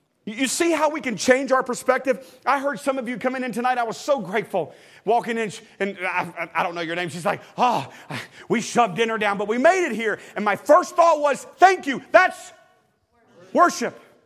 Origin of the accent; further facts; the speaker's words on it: the South, United States; Remember, I'm from the South.